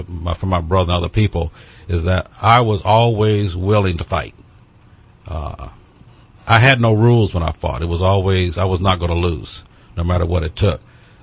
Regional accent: Gary, Indiana, United States; Because I grew up in Gary, Indiana. And I'm sure people have heard about that city. It was probably one of the most violent cities in America for many years.

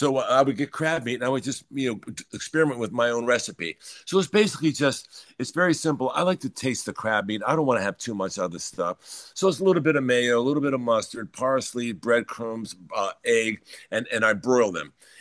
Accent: Baltimore, Maryland, United States; now in California, United States; So that's where I live now. But I was born and raised in Baltimore.

